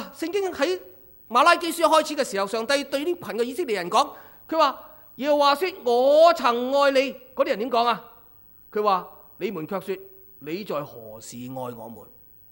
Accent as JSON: {"language": "Chinese", "country": "Hong Kong", "said": "其实我们香港人都是这样的，"}